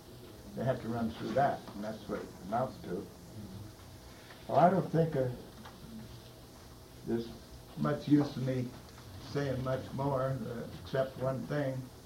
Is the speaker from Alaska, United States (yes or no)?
yes; Haines, Alaska, United States; I'm from Haines.